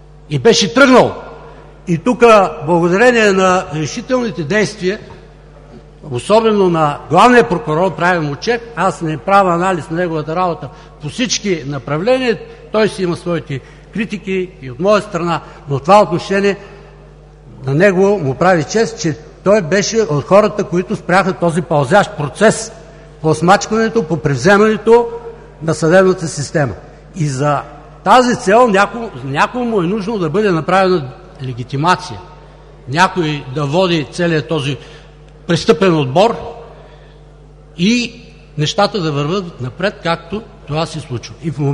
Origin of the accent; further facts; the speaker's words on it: Plovdiv, Plovdiv Province, Bulgaria; в моя роден град Пловдив се намери един